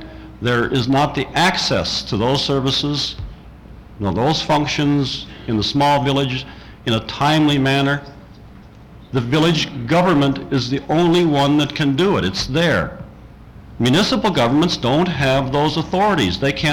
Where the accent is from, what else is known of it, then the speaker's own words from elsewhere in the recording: Nenana, Alaska, United States; I come from Enana. We used to have caribou. They used to be called the caribou people.